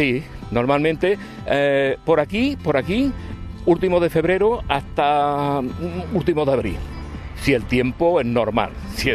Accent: Córdoba, Andalusia, Spain; born there; moved away; Yo, por ejemplo, soy nacido en Córdoba, llevo aquí 60 años, pero de pequeñito iba a buscarlos por allí

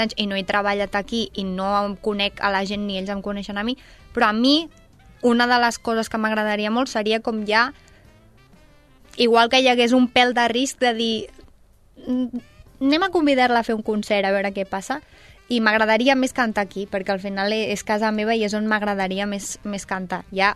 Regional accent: Sabadell, Catalonia, Spain; per mi, que sóc de Sabadell

